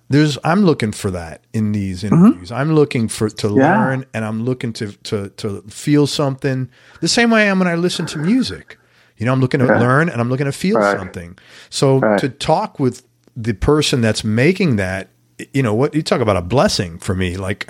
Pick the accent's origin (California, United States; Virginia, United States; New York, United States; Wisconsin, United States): New York, United States; New York City; I have a very old … record that I bought in the Village. I grew up in New York City.